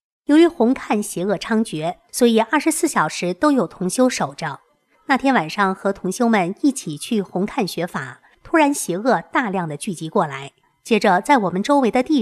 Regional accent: Taiwan; 他不太友善地问我是不是日本人，因为感觉我像日本人。我说我是台湾人。

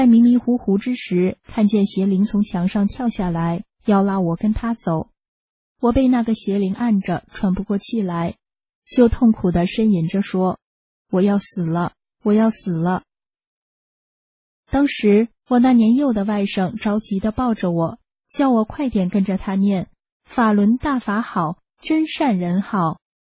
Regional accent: Vietnam; 有一次一对夫妇问我是哪里人呀，我笑一笑说，我是越南人

